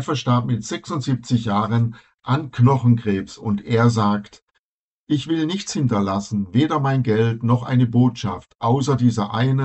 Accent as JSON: {"language": "German", "town": "Benešov nad Ploučnicí", "region": "Ústí nad Labem Region", "country": "Czechia", "tie": "born or raised there", "said": "Wenn wir in Tschechien waren, habe ich mich mitunter von der Gruppe getrennt und bin in meine Heimatstadt Bensen gegangen."}